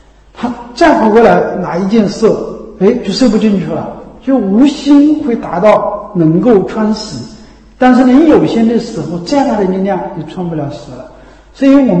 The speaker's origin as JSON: {"language": "Chinese", "country": "China", "said": "从我们中国人的骨子里面的教育，就是要突出你自己。"}